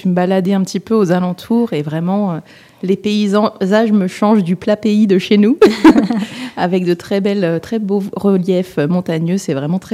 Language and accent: French; Grand Est, France; Je suis originaire de la Marne, donc j'ai fait quelques kilomètres pour pouvoir vous rejoindre quand même.